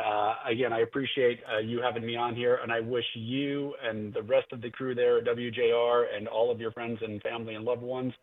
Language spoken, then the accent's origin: English; Wyoming, Michigan, United States; I grew up in Wyoming, Michigan, so I'm a Michigander, born and bred.